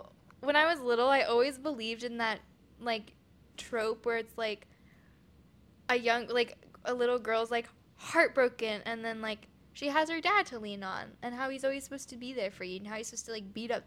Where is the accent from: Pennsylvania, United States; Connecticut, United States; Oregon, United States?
Oregon, United States; I'm from Oregon, like you.